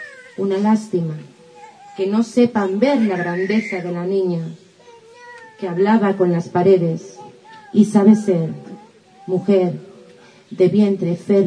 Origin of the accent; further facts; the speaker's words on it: Daimiel, Castilla-La Mancha, Spain; vengo de Valencia, pero nací aquí en esta tierra. Crecí en un pueblecito que se llama Daimiel, que está aquí al lado.